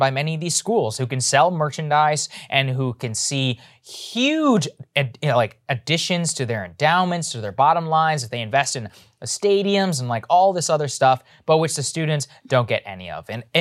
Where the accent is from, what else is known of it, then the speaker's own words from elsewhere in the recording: College Station, Texas, United States; I'm from College Station, Texas, where Texas A&M is. Football is the lifeblood of that town.